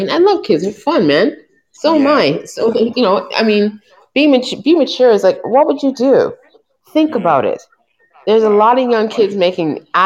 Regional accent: Toronto, Ontario, Canada; I'm from Toronto, Ontario.

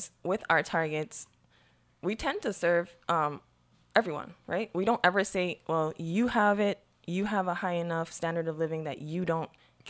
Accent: Saint Croix, U.S. Virgin Islands; I'm not going to say that I came from the worst place on the island, but I grew up in Adventure Hill.

